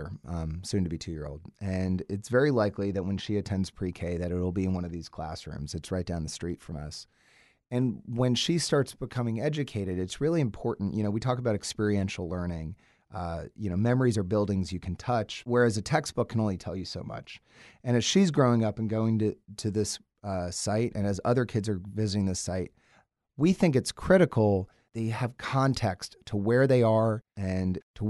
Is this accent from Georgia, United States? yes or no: yes; Athens, Georgia, United States; Growing up in Athens, you notice certain things about this community